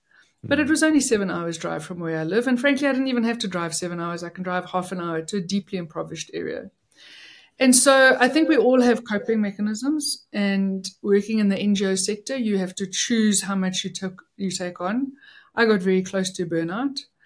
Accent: South Africa; born there; I'm South African by birth, and I'm African by choice. I mean, I choose to be in this country

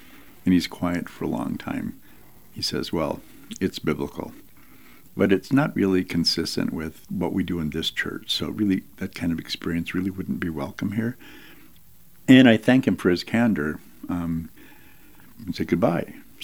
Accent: Duluth, Minnesota, United States; And so I went to the Easter Vigil Mass at Holy Rosary Cathedral in Duluth, my hometown.

